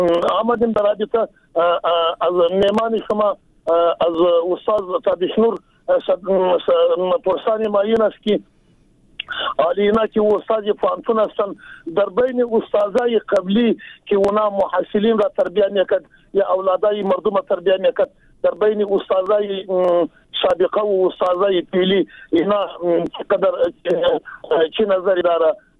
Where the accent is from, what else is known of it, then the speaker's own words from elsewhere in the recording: Jowzjan, Afghanistan; ما قریش پشتون هستم از جوزیان.